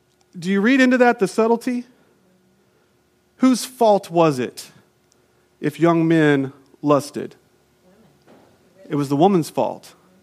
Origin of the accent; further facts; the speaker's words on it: Toccoa, Georgia, United States; When I was growing up in Toccoa, Georgia, in Northeast Georgia, there was this college